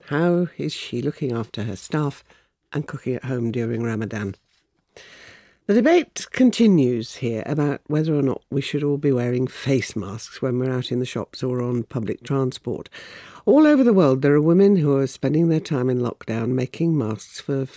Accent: Liberia; from Liberia

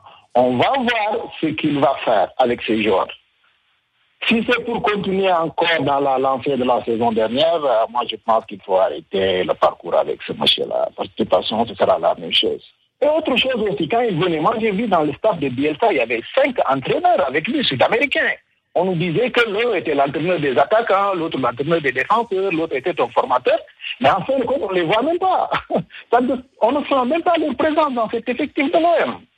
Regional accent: Senegal; now in Marseille, France; Je suis sénégalais, je suis Marseille, comme beaucoup de potes qui sont ici.

